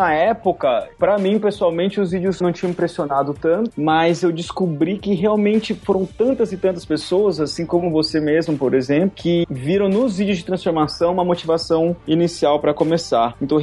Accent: Brazil; lá no meu país natal

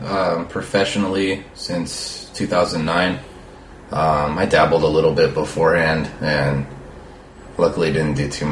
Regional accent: California, United States; now in Austin, United States; I'm from Orange County, California.

